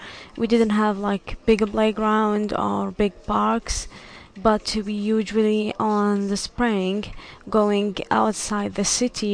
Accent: Zawiya, Zawiya District, Libya; English is a second language; I came from Libya. I live in a small city named Zawiya. It was half an hour away from the capital city of Libya, Tripoli. My city, it's like it's in north of Libya, one of the city of the north Libya

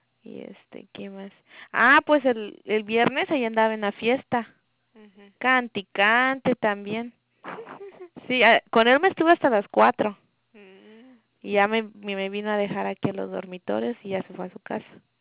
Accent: Acapulco, Guerrero, Mexico; Le digo, de Guerrero. Y me dice, ah, Acapulquito. Y le digo, ¿cómo sabes de que soy de Acapulco? Dice, ay, ¿eres de Acapulco? Y le digo, sí.

